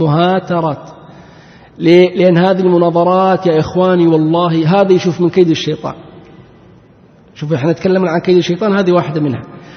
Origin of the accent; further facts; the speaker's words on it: Saudi Arabia; نحن عندنا في السعودية هل كنا نعرف الشيعة، نعرف أحد من الشيعة؟